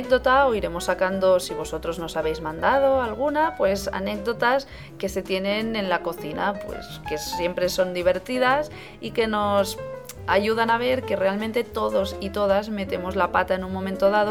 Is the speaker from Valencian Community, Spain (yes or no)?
no; Barcelona, Catalonia, Spain; ahora estamos viviendo aquí en Barcelona, que es de donde yo soy.